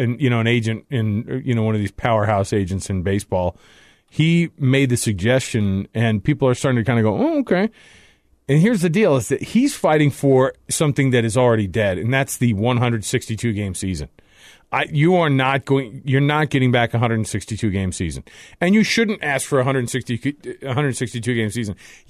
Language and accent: English; Detroit, Michigan, United States; that checks out, because I'm from Detroit